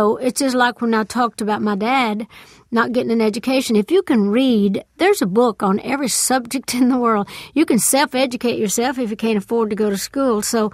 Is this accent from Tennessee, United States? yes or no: yes; Tennessee, United States; Now, we started in my hometown, went all over Tennessee.